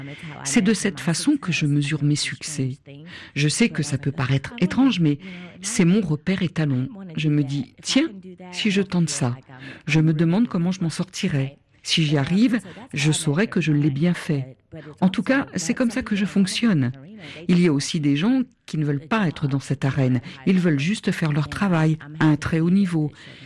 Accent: Philadelphia, Pennsylvania, United States; French is a second language; now in Houston, United States; Je suis originaire de Pennsylvanie, de Philadelphie.

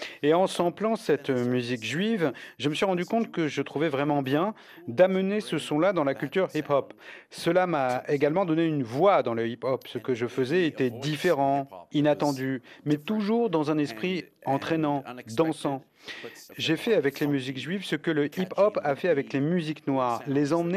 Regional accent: Canada; J'ai voulu mettre un peu de moi-même dans cette musique.

